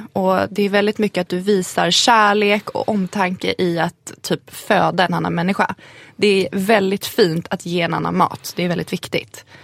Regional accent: Sweden; I och med att jag är halv-halv, jag är väldigt tacksam för det. Men om någon frågar mig vart jag kommer ifrån så skulle jag nog fortfarande säga att jag är svensk. Ja. Jag är född här, jag har svenska samhället har format mig. Men det har såklart även mina rötter gjort.

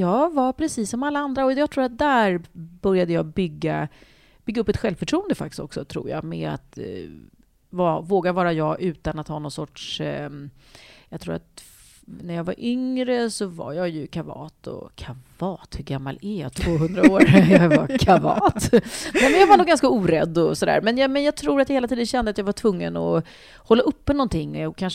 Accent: Vånga, Östergötland, Sweden; jag föddes i ett kollektiv som låg mitt ute på vischan i en liten byhåla som heter Vånga, som låg mellan Norrköping och Linköping. Och där växte jag upp med en massa människor.

